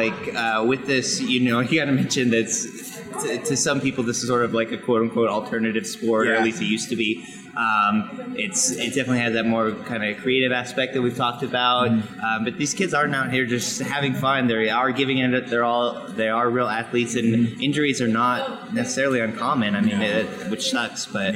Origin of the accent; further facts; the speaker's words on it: Maine, United States; I grew up in Maine, and I did snowboarding in high school.